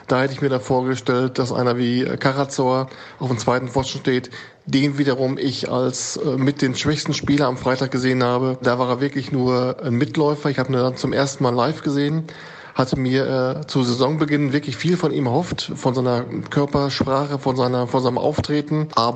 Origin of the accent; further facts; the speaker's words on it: North Rhine-Westphalia, Germany; Als Westfale ist es ja auswärts nicht mal ganz so einfach gewesen.